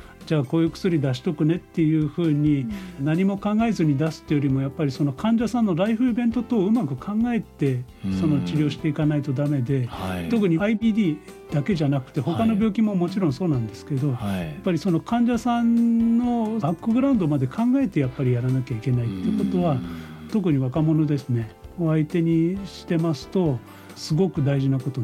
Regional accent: Kanazawa, Ishikawa, Japan; 私の実家は金沢市の片町にありまして

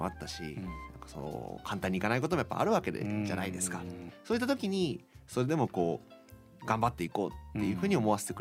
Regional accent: Toyama, Japan; 富山をずっと意識して生きてるわけではなくても、うん、富山愛みたいなものは、うん、なんかこう逆にね、外に行くことですごくこう、うん、意識することは増えたなって思いますね。

